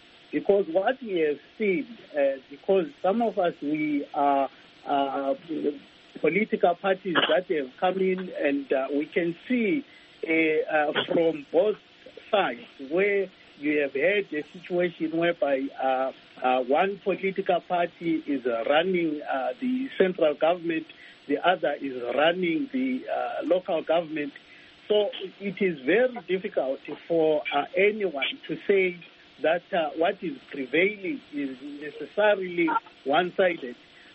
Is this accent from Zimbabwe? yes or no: yes; Murewa, Mashonaland East, Zimbabwe; we are Zimbabwe. I come from Murewa. From Murewa, this is what I can do in my community.